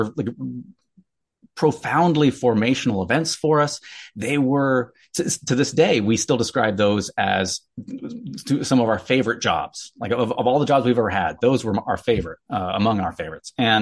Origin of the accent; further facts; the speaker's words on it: Arizona, United States; now in Seattle, United States; Yeah, I grew up in Arizona, went to Graceland, I worked for the church for about 10 years in the Pacific Northwest and in Europe, and now I'm a hypnotherapist in Seattle.